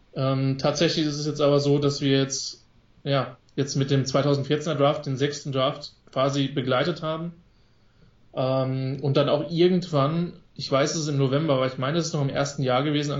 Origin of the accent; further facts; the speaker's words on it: Rhineland-Palatinate, Germany; ich bin aus dem Westerwald, also das ist nördlich des Rheinland-Pfalz.